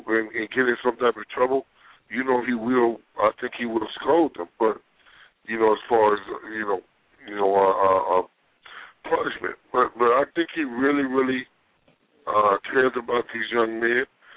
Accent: Pine Bluff, Arkansas, United States; My grandma was born in Bastrop, and I'm from Pine Bluff, which is real close to that area.

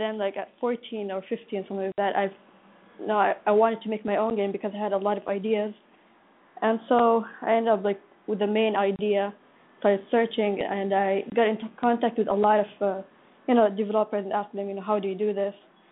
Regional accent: Saudi Arabia; I'm from Pakistan, but I live in Saudi Arabia. Like, I was born in Saudi Arabia. And I was born and raised here. But I go, you know, summer, I go to Palestine. I'm calling from Saudi Arabia.

